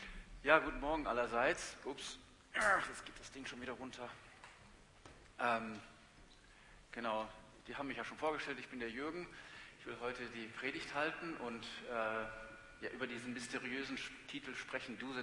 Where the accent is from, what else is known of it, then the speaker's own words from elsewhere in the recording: Germany; Dinge, die gut funktioniert haben, die wir geplant haben, wie man das so macht als Deutscher, dann hat man das alles organisiert und das funktioniert auch.